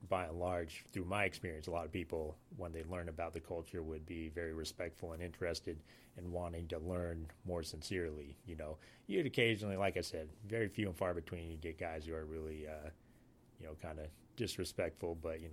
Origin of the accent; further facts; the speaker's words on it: Hoonah, Alaska, United States; growing up in Hoonah's taught me, you know, things that helped me cope with the military.